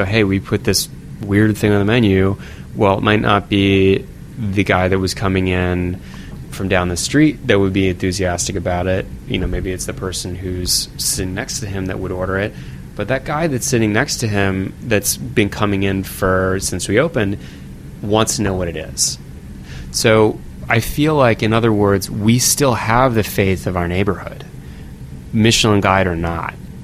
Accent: Woodbury, Connecticut, United States; Growing up in Litchfield County, Connecticut, growing up in Woodbury

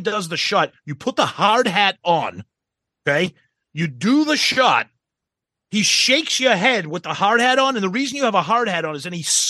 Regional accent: United States; And obviously, we can't hide it. We're fucking American.

